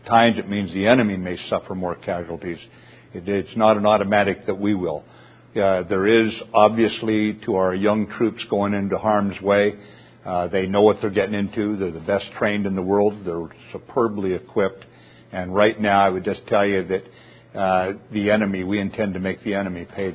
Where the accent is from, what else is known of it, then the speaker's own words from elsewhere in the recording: the American West, United States; I'm from the American West. We have forest fires out there, and some of the worst forest fires in our history, the most damage were caused when we pulled the fire crews off the line too early.